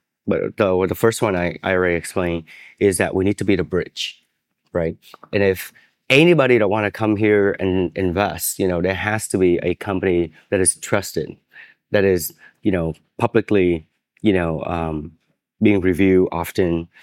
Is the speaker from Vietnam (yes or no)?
yes; Ho Chi Minh City, Vietnam; I grew up in District 11, but I go to school in District 5. So, and I kind of hang out in that area.